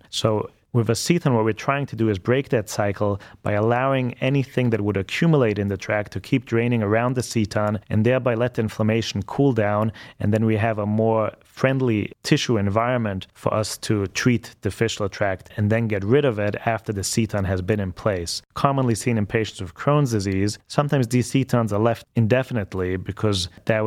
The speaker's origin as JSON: {"language": "English", "country": "Austria", "lives_now": "Cleveland, United States", "said": "I'm from Austria"}